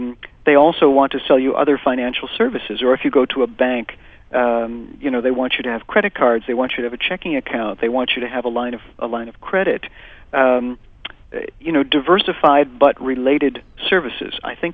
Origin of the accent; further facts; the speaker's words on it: Chicago, Illinois, United States; as a child, I grew up in Chicago, home of WLS, and I was born in 1951